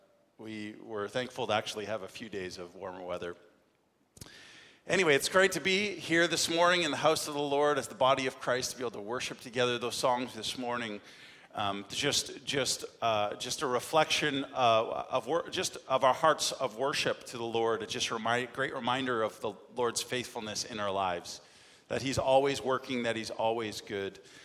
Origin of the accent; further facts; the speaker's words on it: Canada; well, I'm from Canada. I've been born and raised there, lived there my whole life.